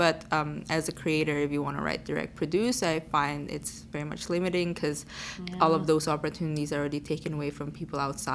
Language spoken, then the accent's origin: English; Indonesia; now in Vancouver, California, United States; I was born and raised in Indonesia, but now I'm based in Vancouver, BC.